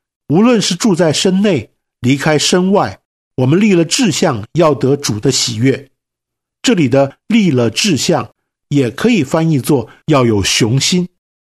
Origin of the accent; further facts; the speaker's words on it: China; 谦和这个字的意思有一点像我们中国人说的可得宁不得